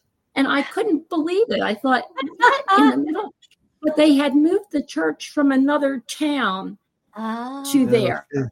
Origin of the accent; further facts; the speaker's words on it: New Jersey, United States; I was an East Coast girl. I grew up on the East Coast, not far from New York in New Jersey.